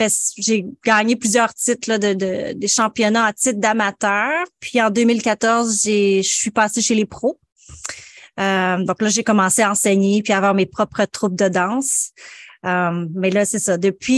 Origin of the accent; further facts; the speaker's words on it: Buckingham, Quebec, Canada; moi, je suis native de Buckingham. Mes parents ne sont pas de la région. Ils viennent de Montérégie, des petits villages, Sainte-Christine, Saint-Paul-de-Boxford.